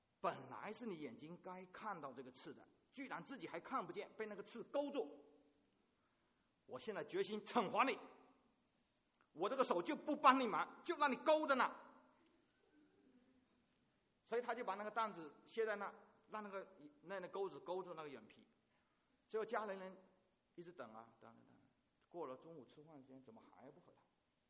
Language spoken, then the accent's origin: Chinese; Fujian, China; 那我是从福建农村来的，我小的时候山上去砍柴，